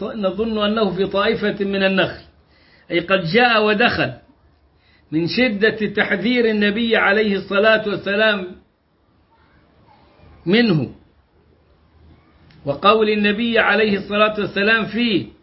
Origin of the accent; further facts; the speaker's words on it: Upper Egypt, Egypt; عنبة دي عندنا في الصعيد